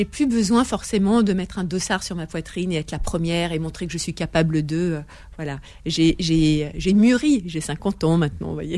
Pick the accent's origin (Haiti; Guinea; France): France; Lyon, Auvergne-Rhône-Alpes; je parle de cette Saint-Élion qui est une course qui se court vers chez nous à Lyon